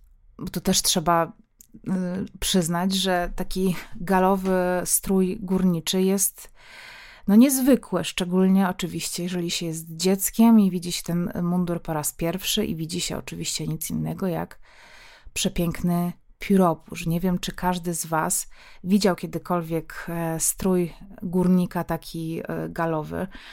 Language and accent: Polish; Silesian Voivodeship, Poland; jako Ślązaczka, urodzona na Śląsku, wychowana w rodzinie górniczej, nie całkowicie górniczej, ale jednak